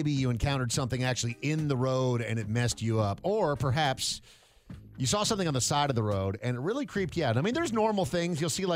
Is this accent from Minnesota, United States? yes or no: yes; Minnesota, United States; It's a pretty common thing, growing up in Minnesota.